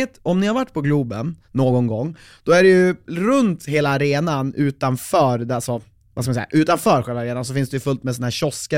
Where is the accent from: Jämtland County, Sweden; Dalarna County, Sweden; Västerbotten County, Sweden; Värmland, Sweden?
Västerbotten County, Sweden; Vindeln; now in Stockholm, Sweden; de människor jag har känt längst kommer ju från Umeå och Vindeln där jag är från.